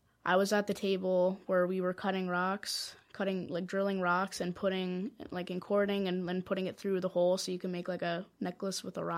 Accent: Wisconsin, United States; I'm from Wisconsin, and I'm 13 years old.

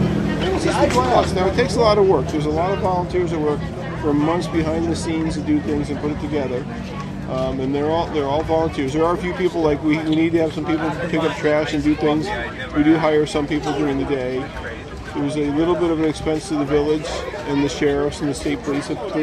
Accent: Coxsackie, New York, United States; now in Athens, United States; I grew up in Coxsackie. And 3 years ago, when I moved back to the area to Athens

